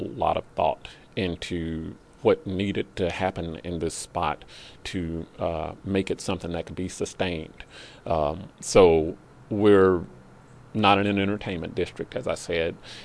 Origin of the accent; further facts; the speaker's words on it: the South, United States; First of all, I'm from the South, and I happen to enjoy that fact.